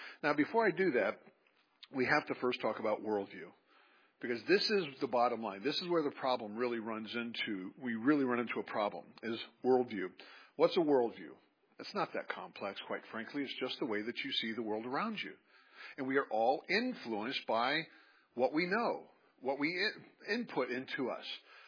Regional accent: Hebron, Kentucky, United States; if I do a search for something in my hometown of Hebron, Kentucky, and then I come out here to Seattle and I do a search for it

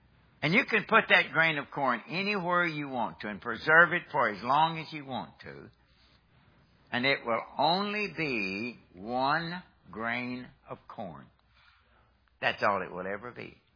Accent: Kentucky, United States; Now, I'm from Kentucky. We don't grow as much wheat as we do corn, okay?

